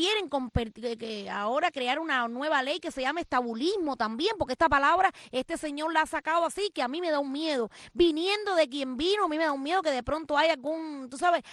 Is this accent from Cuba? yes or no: yes; Cuba; somos cubanos estabulados